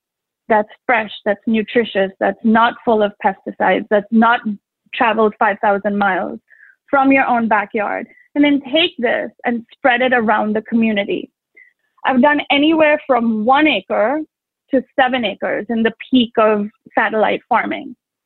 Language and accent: English; India; now in Fairfield County, United States; I'm a woman of Indian origin, and then I'm a farmer. So I'm an Indian woman farmer who lives and farms in Fairfield County